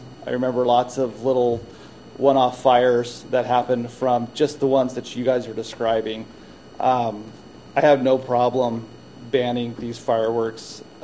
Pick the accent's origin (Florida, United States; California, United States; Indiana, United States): California, United States; now in Mesa, United States; I grew up in California as a kid